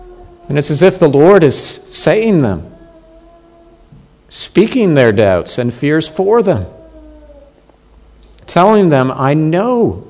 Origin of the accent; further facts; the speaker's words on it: Canada; I think of my own nation where I grew up in Canada.